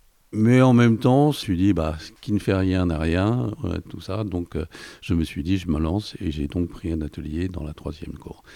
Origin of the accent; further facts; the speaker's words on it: Paris, Île-de-France, France; Ben moi, je suis un enfant du quartier, puisque je suis né sur le Faubourg Saint-Antoine.